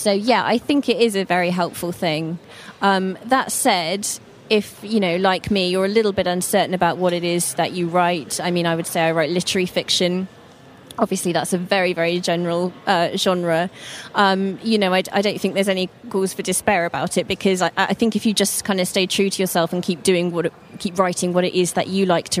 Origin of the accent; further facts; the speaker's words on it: Norwich, East of England, United Kingdom; I was born in Norwich, so it's my hometown. So I go back there fairly frequently.